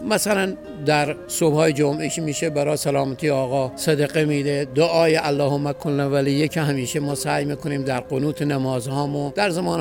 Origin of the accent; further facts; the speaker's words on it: Kerman, Iran; از شهرستان کرمان هستم در خدمتون